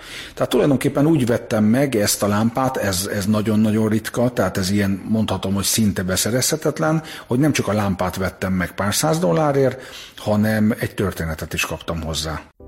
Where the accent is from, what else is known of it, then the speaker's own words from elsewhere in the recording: Hungary; írtam, hogy Magyarországról vagyok